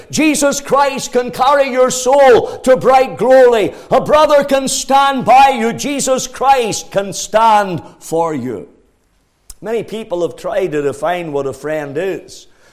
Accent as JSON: {"language": "English", "town": "Banbridge", "region": "Northern Ireland", "country": "United Kingdom", "tie": "born there", "said": "I was born in Banbridge in the county of Down."}